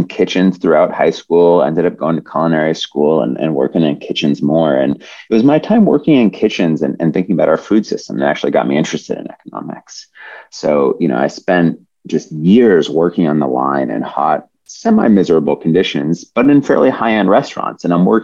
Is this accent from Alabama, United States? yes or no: no; Massachusetts, United States; But the real look happened was that I'm from Massachusetts